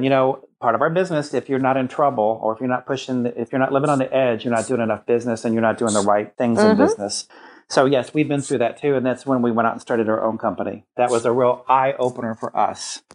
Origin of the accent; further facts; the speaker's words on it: Tennessee, United States; Now, you and I are both Southern. I'm from Tennessee.